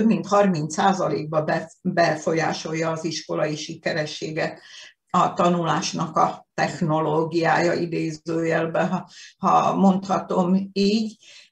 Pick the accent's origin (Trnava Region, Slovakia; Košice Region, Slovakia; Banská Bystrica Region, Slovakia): Trnava Region, Slovakia; Dunajská Streda; én Dunaszerdahelyen nőttem fel